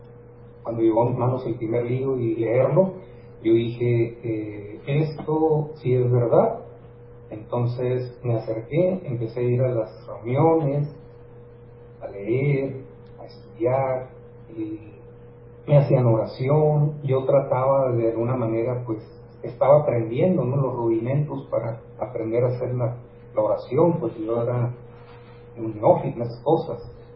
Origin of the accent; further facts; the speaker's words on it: Sinaloa, Mexico; moved away as an adult; now in Ciudad Juárez, Mexico; cómo es que yo llegué aquí a esta ciudad, Ciudad Juárez, ¿verdad? Que ya me considero más juarense que de donde originalmente soy del estado de Sinaloa, Costa. Entonces yo desde muy jovencito me vine, a los 19 años, me vine aquí a estudiar, y aquí me quedé